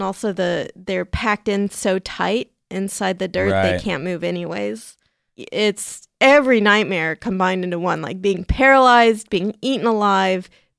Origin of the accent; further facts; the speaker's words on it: San Diego, California, United States; They're even in San Diego, California, which is my hometown.